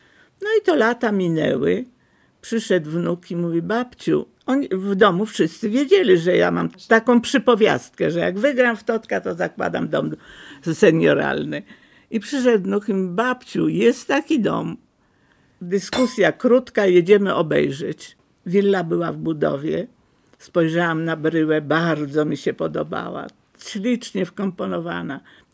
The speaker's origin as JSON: {"language": "Polish", "town": "Lublin", "region": "Lublin Voivodeship", "country": "Poland", "tie": "born or raised there", "said": "a ja lublinianka, przecież od urodzenia jestem lublinianką."}